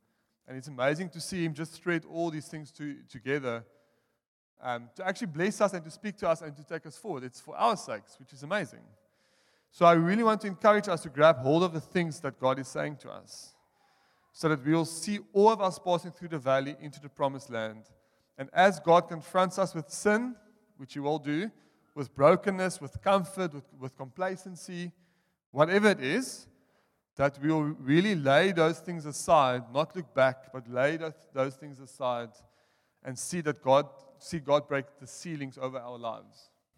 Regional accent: South Africa; accent: Afrikaans; English is a second language; I'll say that again because I badly messed it up. It's my Afrikaans accent, sorry.

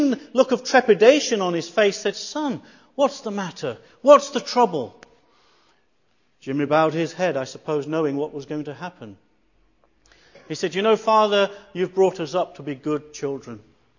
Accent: Leicester, East Midlands, United Kingdom; as I grew up in Leicester, I went to school and learned maths and English and history and geography and biology, etc., and grew up in that environment academically. And in the home, it was a devout religious Hindu household

